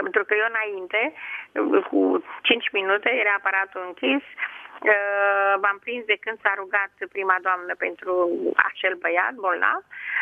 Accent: Craiova, Dolj, Romania; Sunt mama din Craiova

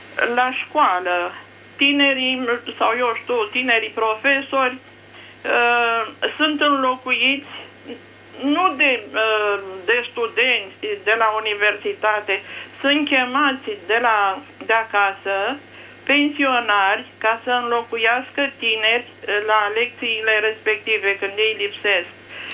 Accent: Bucharest, Romania; din București.

